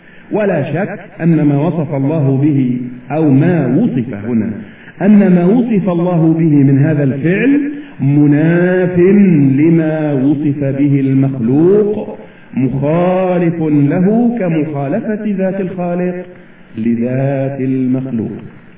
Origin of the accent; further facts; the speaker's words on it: Egypt; هذا مثل دارج عندنا في مصر